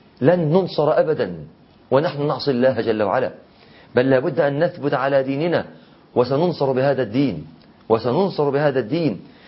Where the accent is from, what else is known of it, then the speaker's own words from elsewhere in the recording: Mansoura, Dakahlia, Egypt; كنت في الأسكندرية وراجع مع أحد إخواني إلى بلدتي في المنصورة